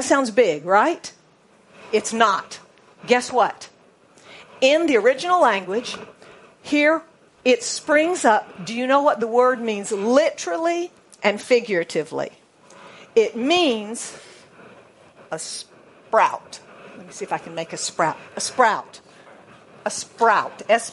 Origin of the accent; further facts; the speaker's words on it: United States; But since I'm American, I'm going to say basil, okay?